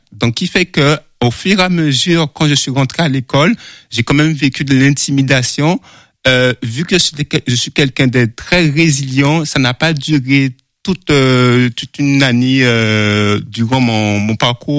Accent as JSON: {"language": "French", "region": "Guadeloupe", "country": "France", "tie": "born there", "said": "Je suis né en Guadeloupe."}